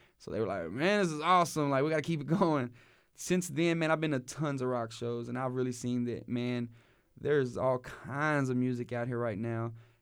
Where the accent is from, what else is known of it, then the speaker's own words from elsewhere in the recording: Waco, Texas, United States; And growing up in Waco or around Waco in this area, over time, you've seen the music evolve.